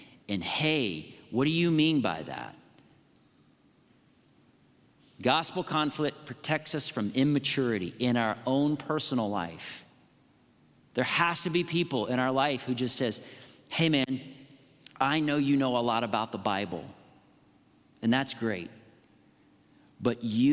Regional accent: the South, United States; born there; And I can say this because I was born in the South, okay?

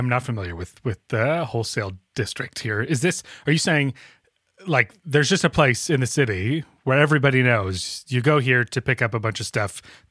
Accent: Illinois, United States; Oh, sure. Yeah, I grew up outside Chicago.

